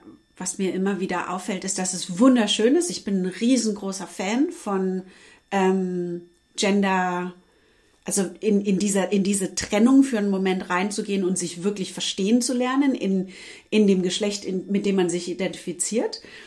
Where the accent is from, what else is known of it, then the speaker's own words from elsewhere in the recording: Germany; weil die kein Saunatuch unter ihrem Po haben und ich das einfach gar nicht verkraften kann als Deutsche.